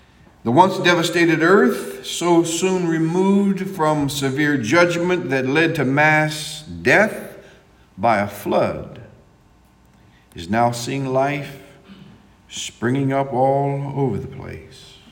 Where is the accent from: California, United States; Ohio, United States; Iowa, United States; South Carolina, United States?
Ohio, United States; When people who are born and raised in Texas, they think that I speak with an accent. I'm from Northeast Ohio.